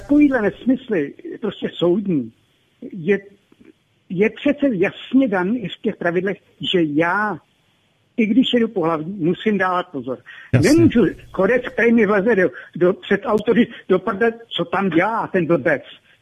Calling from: Plzeň, Plzeň Region, Czechia

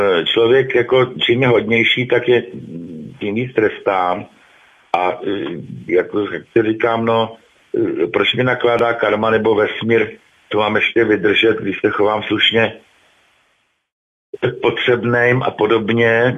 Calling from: Ústí nad Labem, Ústí nad Labem Region, Czechia; Já jsem z Ústí nad Labem

